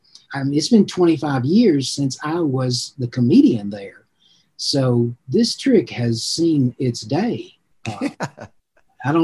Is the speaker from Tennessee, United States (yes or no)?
yes; Tennessee, United States; Where I grew up in Tennessee, the biggest market for me was churches.